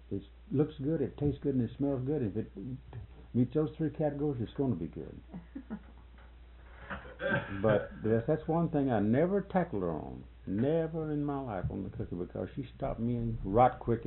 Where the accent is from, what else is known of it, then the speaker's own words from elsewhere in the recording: Florida, United States; I was raised down in Florida in the Everglades and what have you